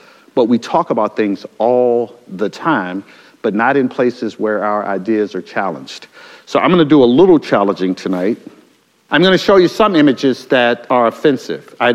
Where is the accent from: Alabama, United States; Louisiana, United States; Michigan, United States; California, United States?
Alabama, United States; Mobile; also born or lived in Harlem, United States; So I grew up in Mobile, Alabama. I was born in Harlem. My father was actually something of a historical figure, but I got raised down south.